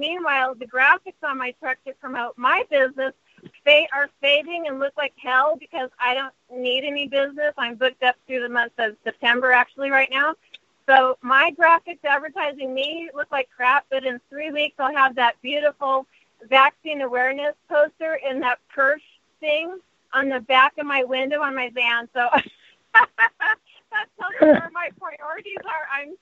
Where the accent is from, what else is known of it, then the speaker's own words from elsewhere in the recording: California, United States; So as a Californian, I invited him not just to leave the office, but to leave the state.